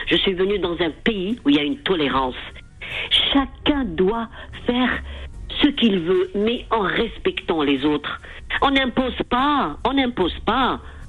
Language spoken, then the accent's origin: French; Algeria; born there; Je suis née en Algérie